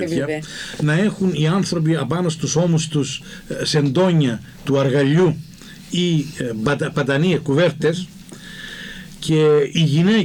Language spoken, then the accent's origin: Greek; Yialousa, Famagusta District, Cyprus; born there; Έφυγα από τη Λευκοσία όπου ήμουν μαθητής τελειόφυτος του Παγκυπρίου και πήγα, είχε κλείσει και το Παγκυπρίο και πήγαμε εκεί στο χωριό, στην Γενέτειρα για λίγες μέρες.